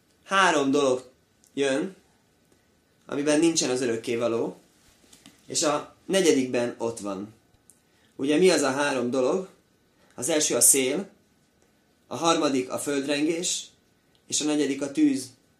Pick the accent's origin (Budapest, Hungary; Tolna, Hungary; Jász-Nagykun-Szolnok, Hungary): Budapest, Hungary; én Budán nőttem föl, hát ott egész más világ